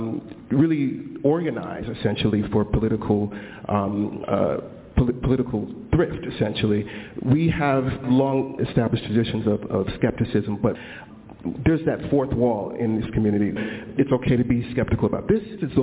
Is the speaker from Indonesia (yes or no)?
no; Saint Croix, U.S. Virgin Islands; I was raised Moravian. I'm from St. Croix in the Virgin Islands, so U.S. Virgin Islands, anybody knows where that is.